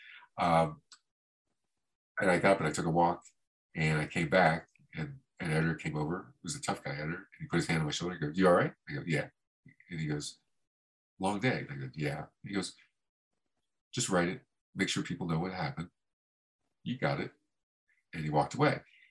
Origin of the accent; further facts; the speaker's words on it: Florida, United States; I'm from Florida. I've never seen a mountain. I've been in California 2 months, but I've been rappelling in sneakers today.